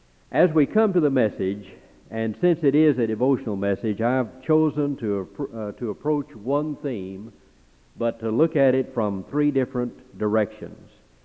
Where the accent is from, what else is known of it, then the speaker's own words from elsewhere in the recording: Dallas, Texas, United States; had founded a Southern Baptist church 4,000 miles from my hometown of Dallas, Texas